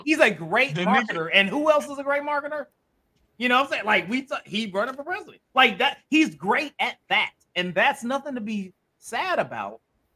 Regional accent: Indiana, United States; But, you know, I have fam up in, you know, my home state. I'm a Hoosier. So up in Indiana, you know what I'm saying?

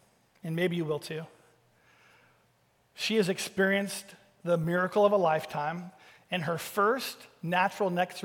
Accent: Vancouver, Washington, United States; So I grew up in Vancouver till sixth grade.

